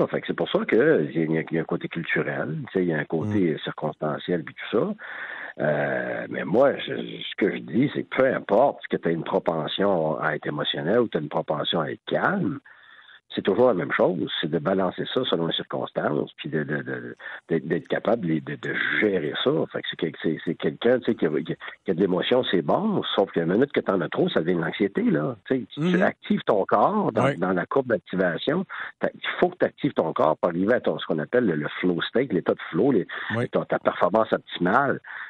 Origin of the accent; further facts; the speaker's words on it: Quebec, Canada; Alors, je suis un Québécois.